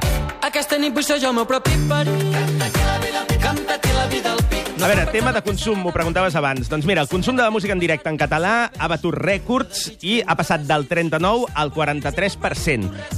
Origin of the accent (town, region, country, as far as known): Catalonia, Spain